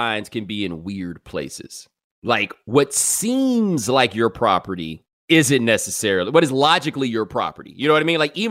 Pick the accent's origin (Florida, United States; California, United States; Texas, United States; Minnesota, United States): Texas, United States; maybe part of that is because I'm from Texas